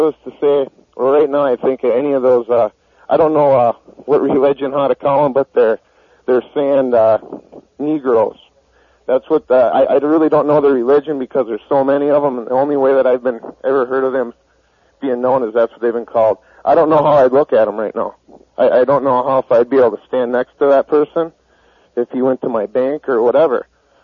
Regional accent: United States; I ultimately know because I'm an American that I will put my life in front of my life to save another.

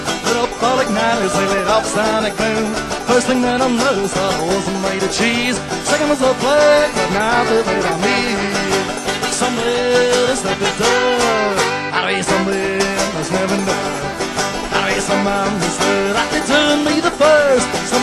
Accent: Texas, United States; We're from Texas. We are so happy to be here, man.

